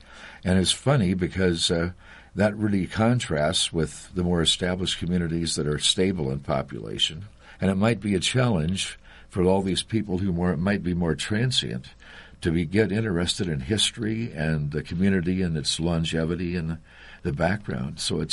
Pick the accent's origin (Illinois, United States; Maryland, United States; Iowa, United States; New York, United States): Iowa, United States; Story City; Now, when I grew up in Story City, it was 1,500 people.